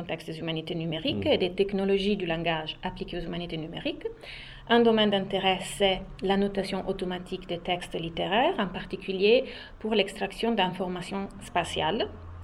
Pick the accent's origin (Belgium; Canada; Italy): Italy; French is a second language; J'ai un parcours de formation en Italie, je suis italienne et je me suis formée en philosophie et linguistique informatique en Italie, donc à Bologne, après à Turin.